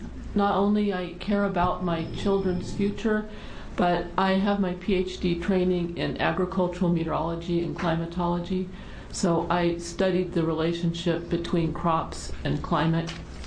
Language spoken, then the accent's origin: English; Oregon City, Oregon, United States; I'm from the Beaver Creek area near Oregon City, and we have a lot of livestock